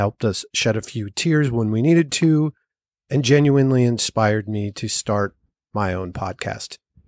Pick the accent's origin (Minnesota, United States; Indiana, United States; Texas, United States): Minnesota, United States; Minneapolis; from Minneapolis, Minnesota.